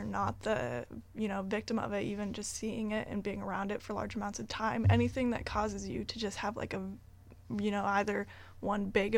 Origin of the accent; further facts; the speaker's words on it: Wrangell, Alaska, United States; also born or lived in down south; I was born down south, but I was raised in Wrangell for most of my life. And right now I'm going to college in New Hampshire